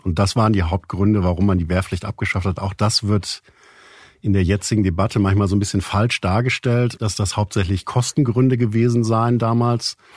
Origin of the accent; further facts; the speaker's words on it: North Rhine-Westphalia, Germany; Erstmal, ich komme aus dem Münsterland, da gibt es mehrere große Bundeswehrbasen.